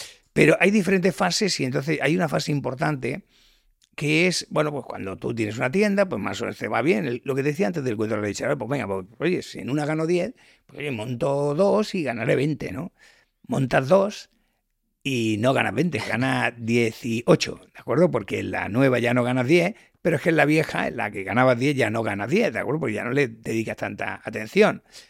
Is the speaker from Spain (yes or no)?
yes; Badalona, Catalonia, Spain; born there; yo nací en Badalona junto con mi hermana menor. Los primeros nacieron en Barcelona, luego otros en Santa Coloma y luego ya los tres últimos nacimos en Badalona.